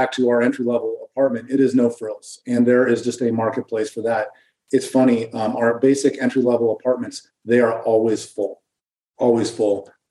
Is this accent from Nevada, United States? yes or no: yes; Reno, Nevada, United States; born there; I was born in Reno. My dad and his family moved here in the 40s. So we're part of this community.